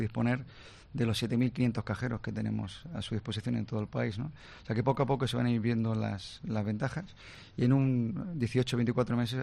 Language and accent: Spanish; Spain; tenemos que pensar como españoles